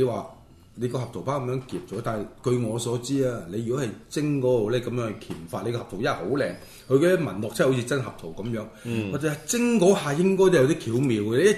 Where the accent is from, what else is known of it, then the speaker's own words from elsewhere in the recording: Guangdong, China; 唔係話我哋廣東人就係爭翻廣東人